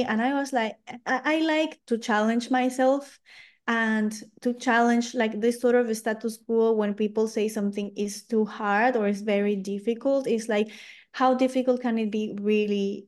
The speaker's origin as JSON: {"language": "English", "region": "Lima", "country": "Peru", "tie": "born or raised there", "moved": "yes", "said": "So I grew up until 2014 in Lima, in Peru."}